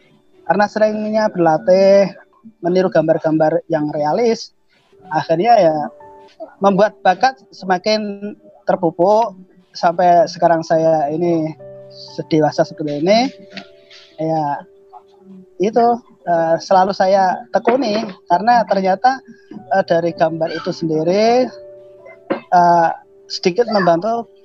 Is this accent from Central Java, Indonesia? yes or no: yes; Grobogan, Central Java, Indonesia; tepatnya Dusun Truwili, Desa Dimoro, Kecamatan Toroh, Kabupaten Grobogan, Jawa Tengah. Jadi untuk memperkenalkan kampung pelosok saya, ya saya tampilkan nama dusun saya di belakang nama panggilan saya itu.